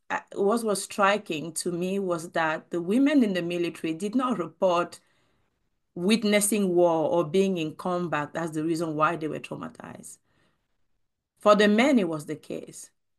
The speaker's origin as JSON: {"language": "English", "country": "Cameroon", "moved": "yes", "lives_now": "United States", "said": "until I moved to the United States, because I'm originally from Cameroon"}